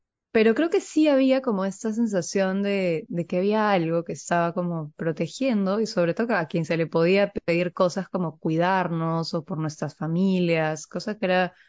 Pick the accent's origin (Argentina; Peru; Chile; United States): Peru; Arequipa; born there; yo nací en Arequipa. Arequipa es una ciudad en Perú que creo, me parece que es la segunda ciudad más grande después de Lima, pero es mucho más pequeña que Lima.